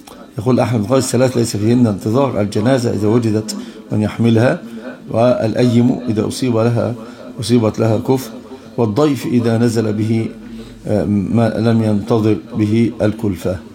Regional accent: Egypt; عندنا في مصر مثل عامي للناس وقد يؤخذ به هنا

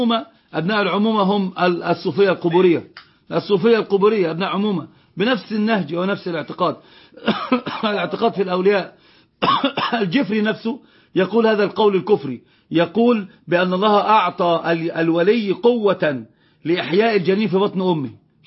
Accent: Egypt; ونهيك أيضا على مسألة البدع التي اشتهرت عندنا في مصر

